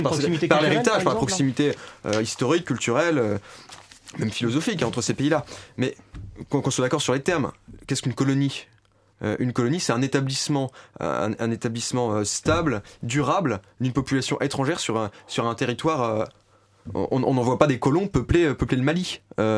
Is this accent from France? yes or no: yes; France; Donc moi, en tant que Français, en tant que patriote nationaliste français